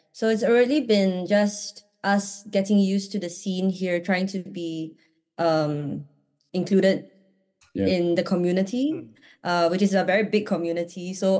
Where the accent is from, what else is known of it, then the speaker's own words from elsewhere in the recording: Singapore; now in London, United Kingdom; I mean, we're from Singapore, which is like very, very far away, right, from London.